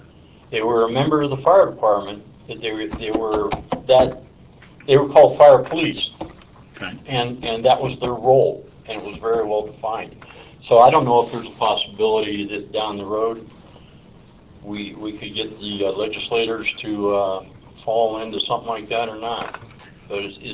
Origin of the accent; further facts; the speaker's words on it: Pennsylvania, United States; I grew up in Pennsylvania, joined the fire department when I was a senior in high school